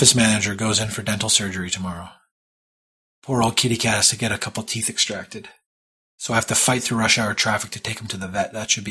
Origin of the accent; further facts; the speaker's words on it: Toronto, Ontario, Canada; in my hometown of Toronto